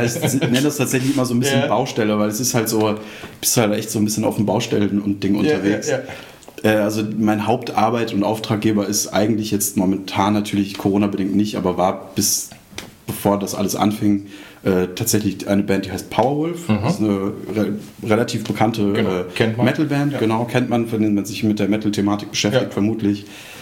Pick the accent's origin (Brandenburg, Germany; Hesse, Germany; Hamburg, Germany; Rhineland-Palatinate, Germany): Hesse, Germany; accent: Hessian; now in Bremen, Germany; aber ich bin als Hesse nach Bremen gekommen